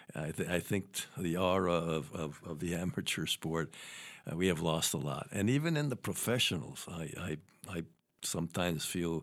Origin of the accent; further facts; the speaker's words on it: Saranac Lake, New York, United States; as I mentioned, I grew up in Saranac Lake, 6 miles away.